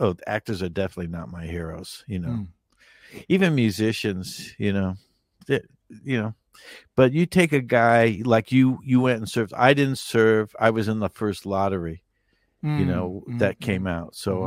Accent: Stamford, Connecticut, United States; I grew up in Glenbrook. I was a great drummer. I was one of the greatest drummers ever to come from Stamford, Connecticut.

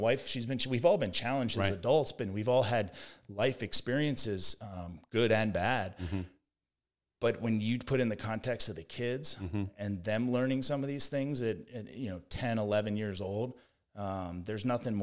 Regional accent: Pennsylvania, United States; Growing up outside Philadelphia, like we ran for anyone listening that knows football, we ran a wing tee offense.

